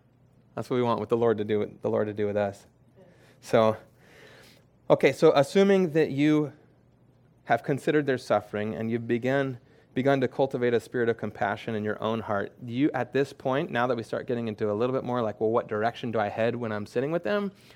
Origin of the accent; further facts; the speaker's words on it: California, United States; Maybe it's just because I'm from California, but in California, we wait till, like, they're almost done with their sentence.